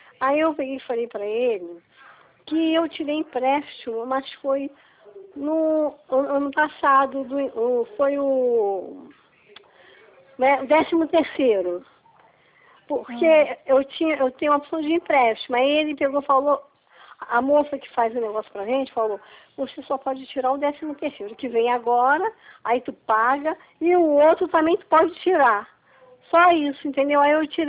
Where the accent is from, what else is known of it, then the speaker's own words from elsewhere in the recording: Brazil; Eu sou viúva, sou pensionista, sou do Brasil.